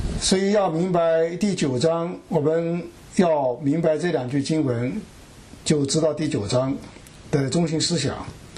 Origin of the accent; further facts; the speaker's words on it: China; 我们中国人有句话叫做善有善报，恶有恶报，不是不报，时候未到